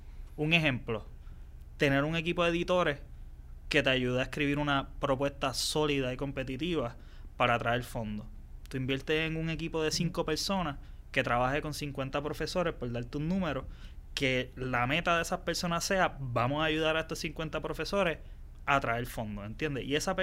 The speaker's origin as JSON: {"language": "Spanish", "country": "Puerto Rico", "said": "nosotros somos un país hispano"}